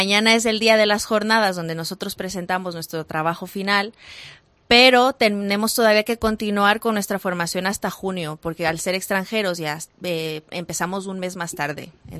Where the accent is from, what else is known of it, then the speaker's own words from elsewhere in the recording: Ecuador; now in Cuenca, Spain; Sí, sí, yo soy procedente de Ecuador.